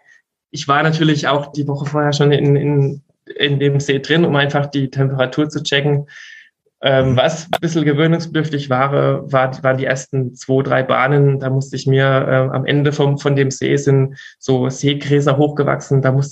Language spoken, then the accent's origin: German; Mudau, Baden-Württemberg, Germany; Genau, ich komme aus Mudau im Odenwald. Das ist im Neckar-Odenwald-Kreis, in der Nähe von Mosbach und Heidelberg. Bin da auch sehr heimatverbunden, bin quasi in unserem kleinen Dorf groß geworden